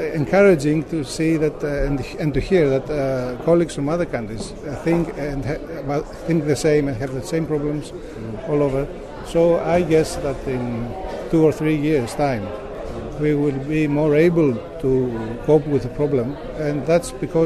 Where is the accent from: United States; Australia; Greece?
Greece; I'm a veterinarian. I come from Greece.